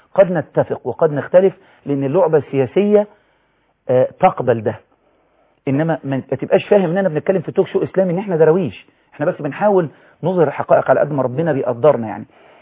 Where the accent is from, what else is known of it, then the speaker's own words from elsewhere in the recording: Abu Tesht, Qena Governorate, Egypt; وانا من الصعيد ابو تشت وانا والطود